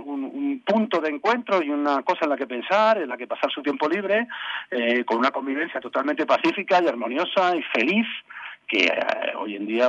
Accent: Madrid, Community of Madrid, Spain; born there; abuelos, bisabuelos, padres, hermanos, todos nacidos en Tánger. Con lo cual, conozco, yo soy el único no nacido en Tánger, yo nací aquí en Madrid

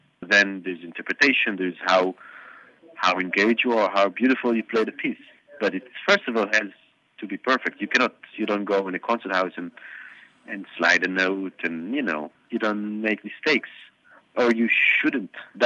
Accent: Israel; I think growing up anywhere influences you no matter what you want to do or what you think.

